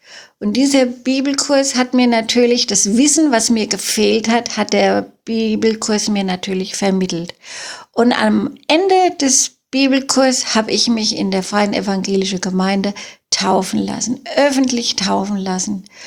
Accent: Frankfurt, Hesse, Germany; Ich habe zwei Brüder. Ich komme aus der Stadt Frankfurt. Habe da gelebt und gewohnt, gearbeitet, Familie gegründet. Ja. Ich bin jetzt 71 Jahre alt

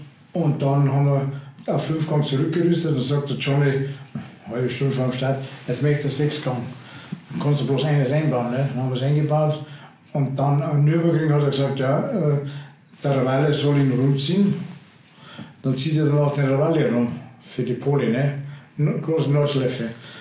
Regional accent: South Africa; Ich bin aus Südafrika, war toll.

